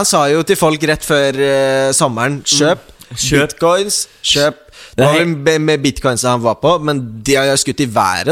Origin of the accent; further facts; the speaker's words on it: Oslo, Norway; Men mamma flyttet, vi bodde på Grønland. Jeg er født og oppvokst på Grønland.